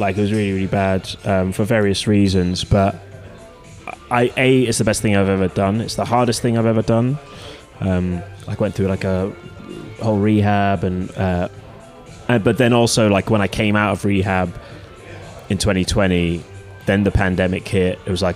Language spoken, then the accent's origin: English; Bromley, London, United Kingdom; one of the reasons why I'm from Bromley in southeast London.